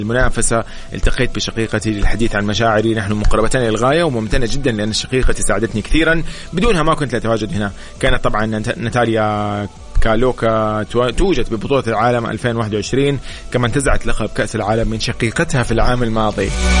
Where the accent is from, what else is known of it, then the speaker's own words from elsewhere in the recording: Saudi Arabia; مو بس نحن كسعوديين